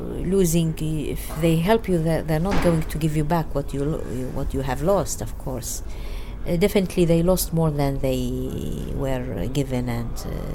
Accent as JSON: {"language": "English", "town": "Basra", "region": "Basra Governorate", "country": "Iraq", "said": "I was born in Basra, so I find myself a typical Basrawi."}